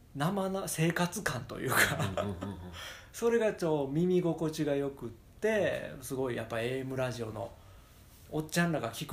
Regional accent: Tokushima, Japan; 僕の実家が徳島の田舎だったんですけど

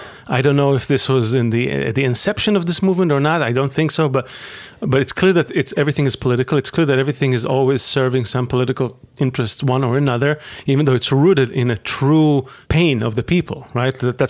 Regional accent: Israel; I remember growing up in Israel

